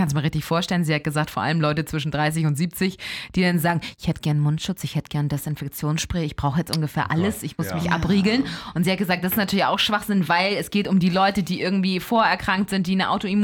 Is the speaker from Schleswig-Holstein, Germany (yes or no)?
yes; Elmshorn, Schleswig-Holstein, Germany; Bei uns in Elmshorn, da wo ich herkomme, sind zum Teil auch wirklich die Regale schon leer.